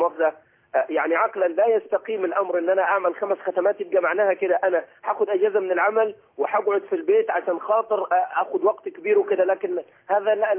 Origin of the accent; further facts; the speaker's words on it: Upper Egypt, Egypt; عندنا في الصعيد يمكن آية